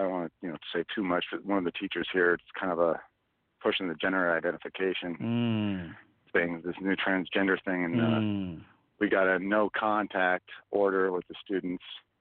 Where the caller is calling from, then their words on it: Idaho, United States; from Idaho.